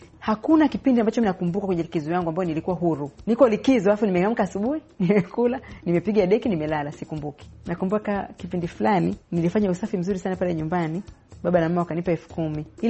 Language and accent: Swahili; Tanzania; Kitu ninachokisema ni kwamba kama Mtanzania ukiwa unafanya jambo